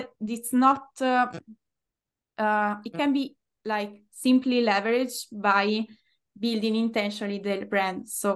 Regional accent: Dublin, Ireland; English is a second language; moved away as an adult; now in Spain; so from Dublin, so I was from Ireland to Spain

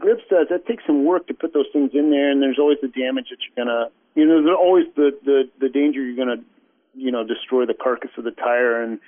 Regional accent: Alaska, United States; I don't know how to surf because I grew up in Alaska.

